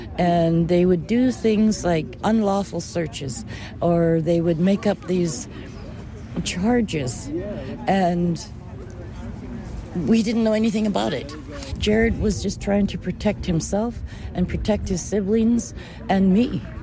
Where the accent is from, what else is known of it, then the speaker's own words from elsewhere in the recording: Smithers, British Columbia, Canada; I'm from Smithers. I was born and raised in Smithers with my grandparents … And … of the Wet'suwet'en Nation.